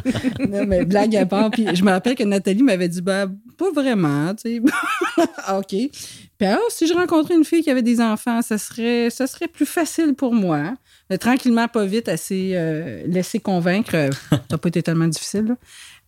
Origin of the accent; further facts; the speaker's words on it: Montreal, Quebec, Canada; moved away as an adult; now in Gaspé, Canada; j'ai 52 ans, puis ça fait 22 ans cette année que je suis ici. Je viens de Montréal